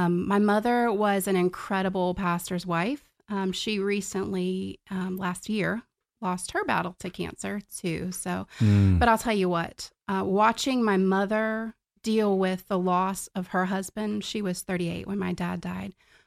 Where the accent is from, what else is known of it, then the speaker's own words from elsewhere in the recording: Virginia, United States; accent: Virginia; also born or lived in Pennsylvania; So I was born in Pennsylvania. My dad was a pastor, landed mostly in Virginia. So that's where I was raised. So if you hear that in my voice, it's Virginia. It's Southwest Virginia from the mountains.